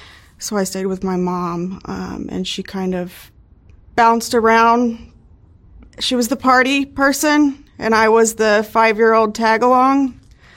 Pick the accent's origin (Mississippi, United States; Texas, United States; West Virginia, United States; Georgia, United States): West Virginia, United States; Beckley; born there; also born or lived in East Coast; I was born in Beckley, West Virginia, and moved all over the place from then. So the East Coast, up and down.